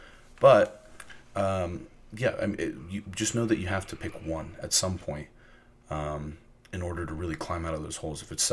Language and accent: English; Florida, United States; I came from Florida. I thought people knew how to drive.